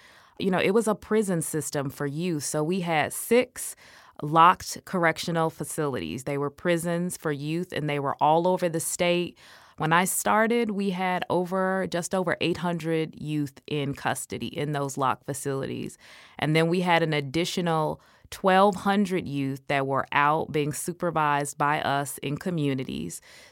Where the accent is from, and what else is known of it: Illinois, United States; born or raised there